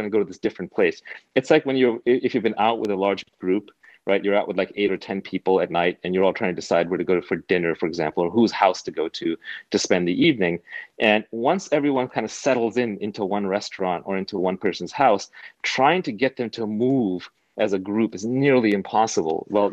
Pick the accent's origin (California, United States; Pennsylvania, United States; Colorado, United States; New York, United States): New York, United States; I grew up in New York, so unfortunately, I would have to categorize it as an abomination.